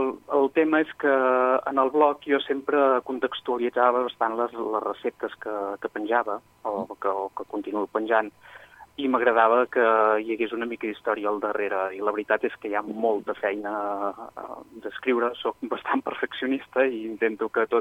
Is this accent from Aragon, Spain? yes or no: no; Vic, Catalonia, Spain; sóc un noi de Vic i sóc pastisser aficionat.